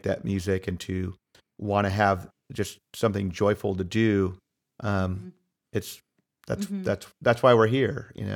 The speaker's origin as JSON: {"language": "English", "region": "Ohio", "country": "United States", "tie": "born or raised there", "said": "When I was growing up in Northeast Ohio, we were the only, the school districts there are a lot smaller by the city."}